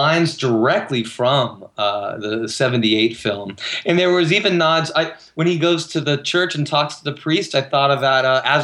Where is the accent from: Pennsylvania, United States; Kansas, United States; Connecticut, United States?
Kansas, United States; I grew up in Kansas.